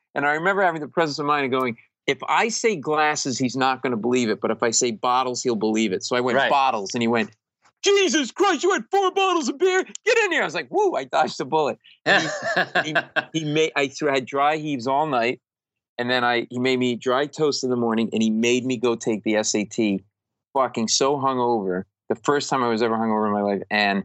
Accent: Rhode Island, United States; because we grew up in Rhode Island, which is a Narragansett brewery named after Narragansett.

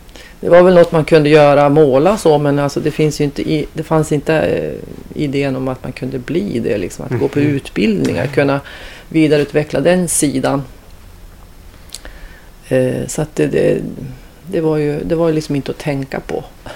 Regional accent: Sundsvall, Västernorrland County, Sweden; born there; moved away as an adult; Jag var bara 18 år när jag kom hit från Medelpad, då, Sundsvallstrakten där jag är född.

